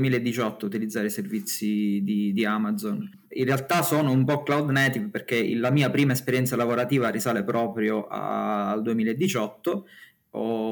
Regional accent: Ragusa, Sicily, Italy; sono riuscito a tornare nella mia città d'origine, Ragusa, perché lavoravo allora a Catania

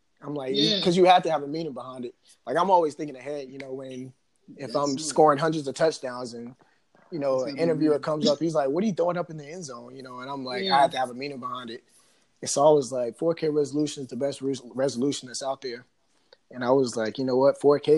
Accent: North Carolina, United States; I wish I could throw the fours up. I'm from the 336-919 area. We don't throw nothing up.

